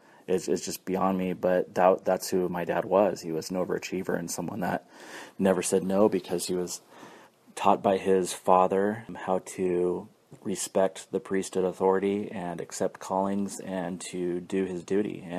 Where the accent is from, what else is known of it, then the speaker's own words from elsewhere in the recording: California, United States; Now, I grew up in California and was a happy kid.